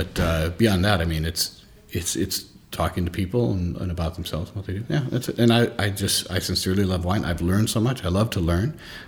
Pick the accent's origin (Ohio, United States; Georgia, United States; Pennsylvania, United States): Ohio, United States; Cleveland; now in Milwaukee, United States; Because I'm from Cleveland.